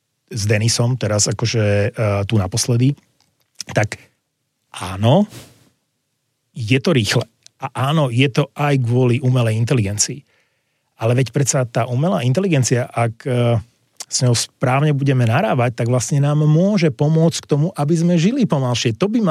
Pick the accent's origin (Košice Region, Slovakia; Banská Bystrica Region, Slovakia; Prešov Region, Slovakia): Prešov Region, Slovakia; Prešov; ja som chlapec z Prešova